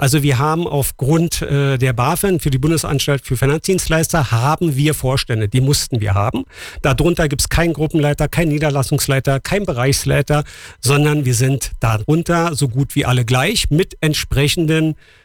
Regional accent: Berlin, Germany; Also ich verstehe den Satz als Berliner nicht

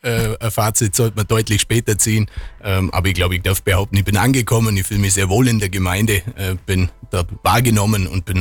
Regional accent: Gestratz, Bavaria, Germany; Ich habe meine Wurzeln im Allgäu, bin aufgewachsen im Westallgäu, in Gestratz.

